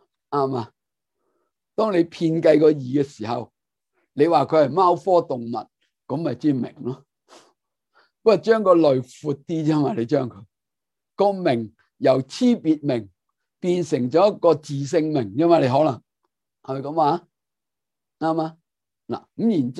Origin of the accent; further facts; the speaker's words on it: China; 他就用了我们中国人对这个印度的文字的名不明白。